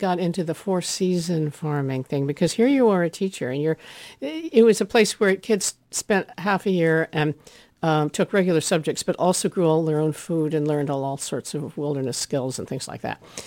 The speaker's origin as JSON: {"language": "English", "town": "New York City", "region": "New York", "country": "United States", "tie": "born or raised there", "said": "And I grew up in New York City, but we had a little country house. And my grandparents in Louisiana were wonderful food gardeners."}